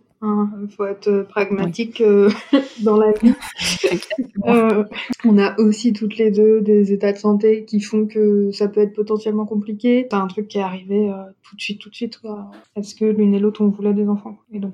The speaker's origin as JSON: {"language": "French", "town": "Paris", "region": "Île-de-France", "country": "France", "said": "dans le sens où on est parisienne, et que c'est une heure de train"}